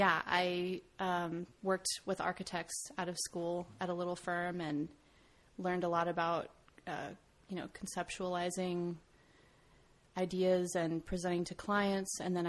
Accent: El Paso, Texas, United States; now in Houston, United States; Which is longer than I lived in my hometown of El Paso, which is where I grew up.

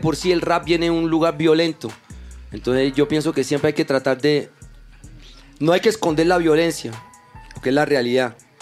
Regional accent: Colombia; Yo como buen colombiano no desperdicié ni una.

